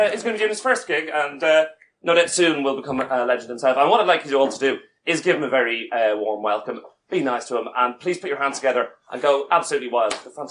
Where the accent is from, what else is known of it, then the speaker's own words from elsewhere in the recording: Ballymun, Leinster, Ireland; because you know I'm from the north side and Ballymun